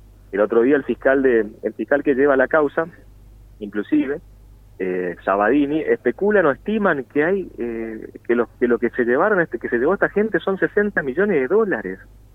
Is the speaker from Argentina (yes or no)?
yes; Quitilipi, Chaco, Argentina; now in Resistencia, Argentina; soy de Quipilipi, pero vivo hace 19 años en Resistencia, soy del Chaco, tengo mis raíces en el interior, mi familia en el interior, mis padres, mi madre, mis hermanos, mi abuela en el interior, pero estoy afincado acá en Resistencia por adopción, digamos.